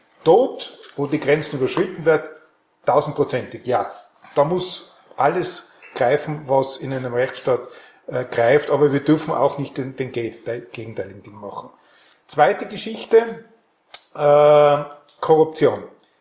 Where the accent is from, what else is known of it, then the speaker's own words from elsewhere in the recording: Tyrol, Austria; als Tiroler darf ich das sagen.